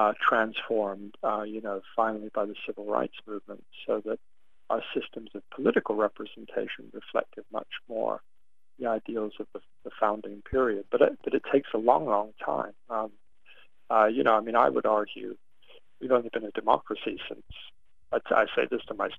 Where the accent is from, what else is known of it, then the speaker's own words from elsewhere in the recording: England, United Kingdom; I mean, I'm English.